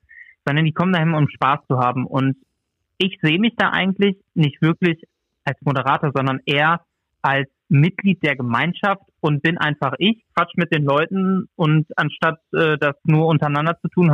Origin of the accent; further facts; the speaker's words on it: North Rhine-Westphalia, Germany; Ich komme aus dem Sauerland